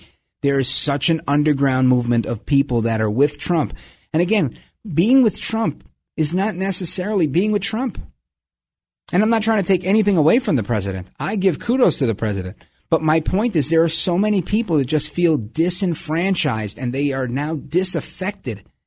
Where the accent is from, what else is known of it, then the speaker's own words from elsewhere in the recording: New York, United States; born there; I didn't just get here. I was born in New York. There's so many like me.